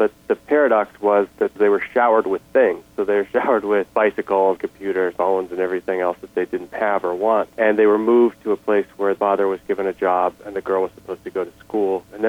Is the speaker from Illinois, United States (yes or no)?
no; Utah, United States; I'll be talking about growing up in Utah.